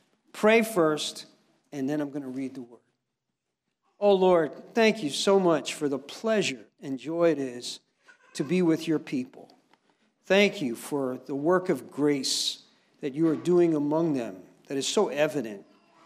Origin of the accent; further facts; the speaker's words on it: Newark, New Jersey, United States; You know, I come from Newark, New Jersey, originally